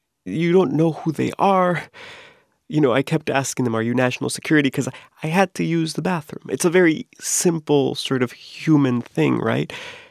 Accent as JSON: {"language": "English", "town": "Miami", "region": "Florida", "country": "United States", "tie": "born or raised there", "said": "I grew up in Miami, and that's a that's a sound you hear often."}